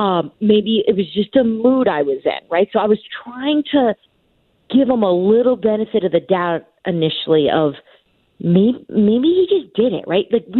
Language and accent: English; New Jersey, United States; I'm from Bergen County. I'm north.